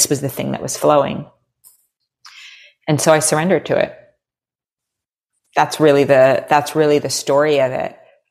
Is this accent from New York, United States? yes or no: yes; Manhattan, New York, United States; and I was raised in Manhattan